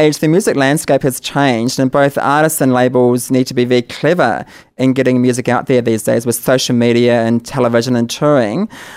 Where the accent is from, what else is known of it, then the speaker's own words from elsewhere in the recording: New Zealand; I'm a Kiwi, of course. I'm a Kiwi.